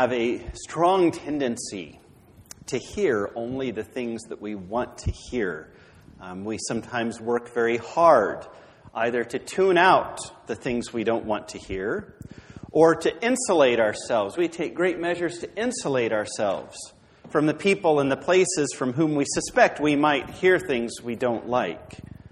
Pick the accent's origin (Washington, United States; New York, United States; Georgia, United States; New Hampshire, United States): Washington, United States; I'm from Western Washington.